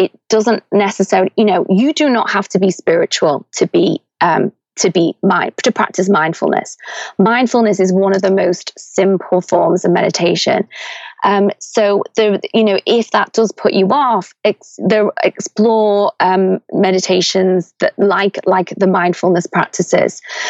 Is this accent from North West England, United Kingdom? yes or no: yes; Liverpool, North West England, United Kingdom; You know, I'm from Liverpool, and where I grew up, I don't think I'd even heard of meditation.